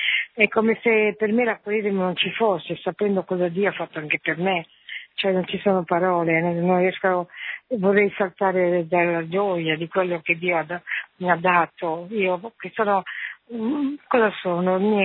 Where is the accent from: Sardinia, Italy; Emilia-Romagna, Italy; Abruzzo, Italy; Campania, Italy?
Sardinia, Italy; noi siamo sardi, capito?